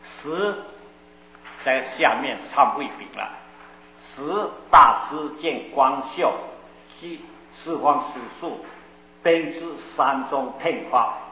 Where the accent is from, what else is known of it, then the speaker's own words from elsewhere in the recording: Guangdong, China; 我也是广东人啊，我知道那地方